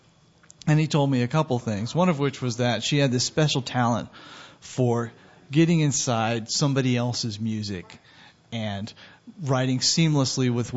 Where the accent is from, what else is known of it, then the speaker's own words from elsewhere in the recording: Houston, Texas, United States; I'm from Houston.